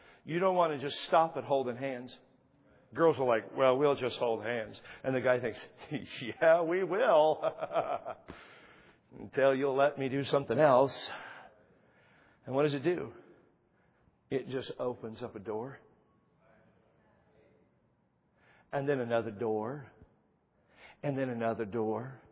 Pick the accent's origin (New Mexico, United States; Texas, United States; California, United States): Texas, United States; Dallas; If you're familiar with Dallas, I grew up in South Dallas, a place called Pleasant Grove. Just one neighborhood or community over from Oak Cliff.